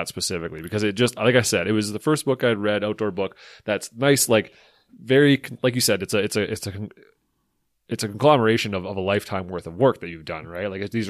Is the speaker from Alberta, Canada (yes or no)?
yes; Alberta, Canada; for years growing up in Northern Alberta and growing up on an acreage